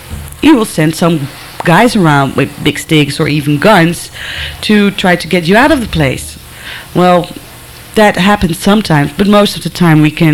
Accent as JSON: {"language": "English", "town": "Amsterdam", "region": "North Holland", "country": "Netherlands", "tie": "born or raised there", "said": "So I can talk about Amsterdam, of course, because it's my hometown"}